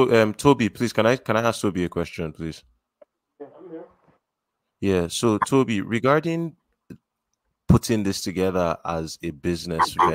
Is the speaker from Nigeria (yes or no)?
yes; Nigeria; because I'm a Nigerian and I struggle with all this stuff